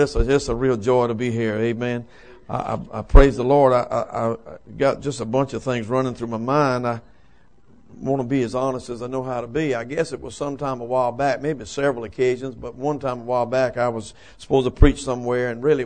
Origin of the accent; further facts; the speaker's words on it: Cottageville, South Carolina, United States; born there; they think I'm from Cottageville. That's where I was born. It's smaller than St. Stephen.